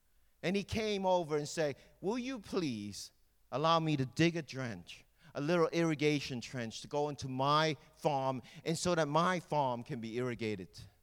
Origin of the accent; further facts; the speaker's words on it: Hong Kong; moved away; because I came from Hong Kong, and because I've heard stories from my mother and my grandmother